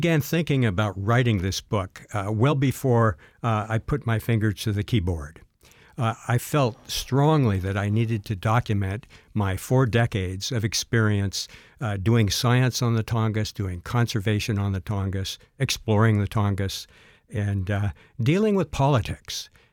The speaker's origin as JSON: {"language": "English", "town": "Orcas Island", "region": "Washington", "country": "United States", "tie": "born or raised there", "also_born_or_lived": "Alaska", "said": "Well, I grew up on Orcas Island in the San Juan Islands of Washington State. We had to take a ferry to our house or fly."}